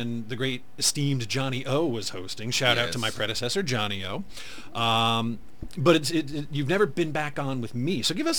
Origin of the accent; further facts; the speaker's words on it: West Haven, Connecticut, United States; I grew up in West Haven